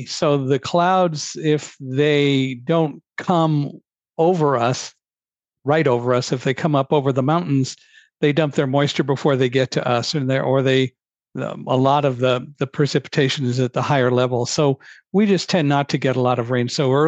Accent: Chicago, Illinois, United States; I was born in Chicago, and I walked around the neighborhood with my cousins and my brother and so on. Went to kindergarten, as children do in Chicago, at the age of 4

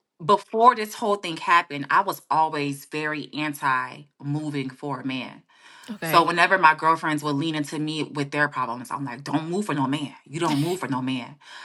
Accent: Tampa, Florida, United States; also born or lived in Tallahassee / Miami; I'm a real Florida girl. Yeah. So for me to, listen, I grew up in Tampa. I went to school in Tallahassee. I was in Miami for about 8 years. Like, I'm a real, real, like, my roots are just buried in Florida.

